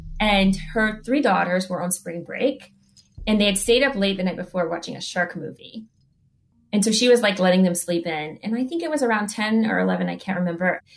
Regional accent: Virginia, United States; that I had never seen before in San Francisco or in my growing up in Virginia.

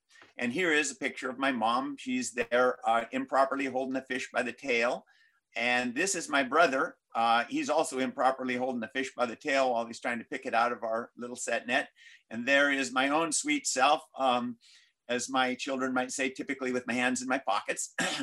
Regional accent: Clam Gulch, Alaska, United States; also born or lived in Seldovia / Homer; I was born in Seldovia. I lived 4 years in Homer, and then my parents homesteaded in Clam Gulch in 1959, and I've been here ever since.

